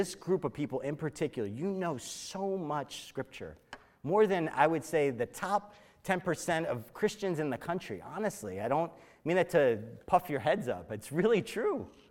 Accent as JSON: {"language": "English", "town": "Philadelphia", "region": "Pennsylvania", "country": "United States", "said": "last year was exciting. I was from Philly. The Eagles won."}